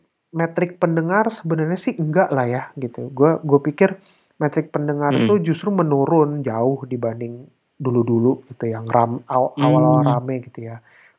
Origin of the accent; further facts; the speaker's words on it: Sumatra, Indonesia; gue orang Sumatera juga kebetulan, jadi kayak istilah aman lah gitu